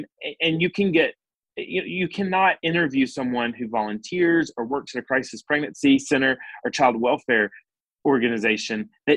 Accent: Alabama, United States; I had the opportunity to testify here in my home state of Alabama on our abortion ban

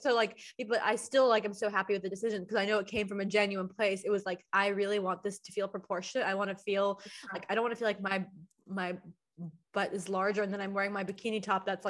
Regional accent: Chicago, Illinois, United States; moved away as an adult; now in Los Angeles, United States; I grew up in Chicago, being like 16 and being like, mom, dad, like when I moved to LA at 18, like I'm getting a boob job.

